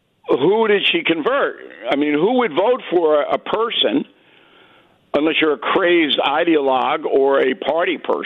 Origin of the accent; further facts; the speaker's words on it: United States; Certainly was insulting to me as an American, as a voter.